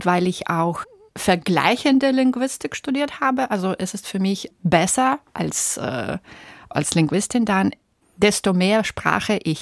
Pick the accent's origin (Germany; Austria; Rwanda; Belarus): Belarus; Und als Kind, ich bin zweisprachig aufgewachsen, wie meistens Belarusinnen.